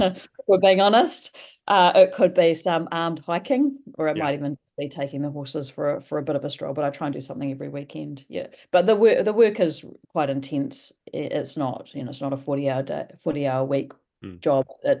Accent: New Plymouth, Taranaki, New Zealand; also born or lived in Northland; I was born up in Northland, and half my family's up in Northland and half my family's in New Plymouth. And I moved to New Plymouth when I was quite young, probably about 4 or 5 years of age.

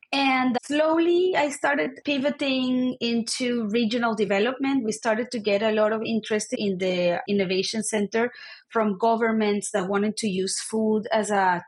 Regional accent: Venezuela; English is a second language; So I was born and raised in Venezuela to immigrant parents from Eastern Europe and Lebanon via Chile.

